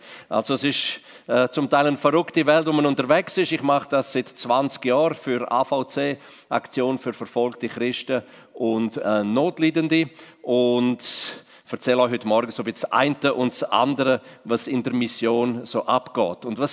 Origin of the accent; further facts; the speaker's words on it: Graubünden, Switzerland; bin ich aufgewachsen im Kanton Graubünden, im Engadin, Ober- und Unterengadin. Das ist ganz im Osten, quasi im Balkan vor Schweiz. Dort, wo hinter den sieben Bergen eben.